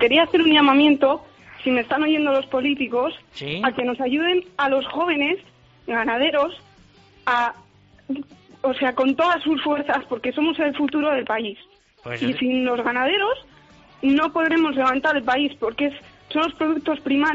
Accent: El Burgo de Osma, Castile and León, Spain; now in Lleida, Spain; Bueno, soy del Burgo de Osma, ¿sí? Pero estoy aquí en Lérida estudiando ciencia y salud animal.

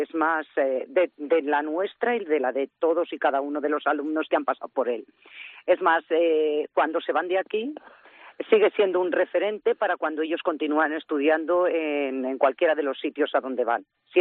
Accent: Aragon, Spain; somos de Pitarque, mi marido es de Pitarque de toda la vida, mi familia paterna también, mi familia materna de Tronchón, otro pueblecito próximo, o sea que soy del territorio. Me casé y me vine a Pitarque y aquí estoy desde hace casi 30 años.

